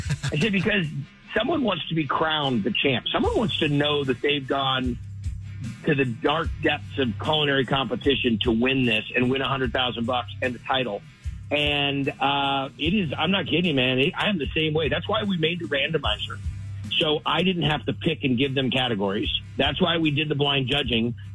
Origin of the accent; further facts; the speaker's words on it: California, United States; You know, we shoot it in my hometown in Northern California.